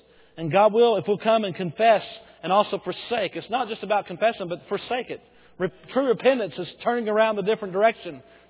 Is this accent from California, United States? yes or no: no; Bowie, Texas, United States; took the youth pastor position in Bowie, just 20 minutes from there in my hometown.